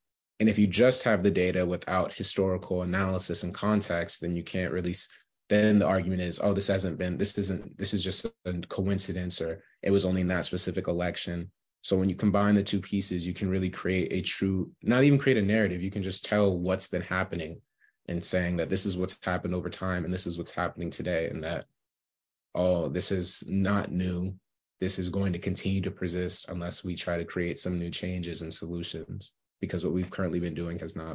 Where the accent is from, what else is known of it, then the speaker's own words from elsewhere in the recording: San Diego, California, United States; I ended up registering same day because I registered in San Diego, which is my hometown.